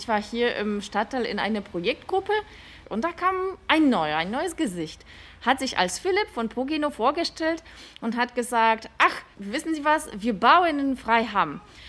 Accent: Poland; German is a second language; now in Germany; Ich komme aus Polen und ich kenne Wohnungsgenossenschaften eben aus meiner Heimat.

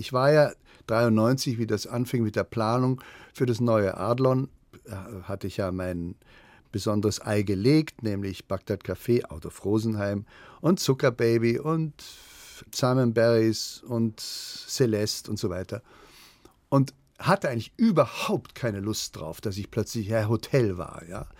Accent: Munich, Bavaria, Germany; Und dann bin ich zurück nach München gekommen, meine Heimatstadt, wo ich auch studiert habe

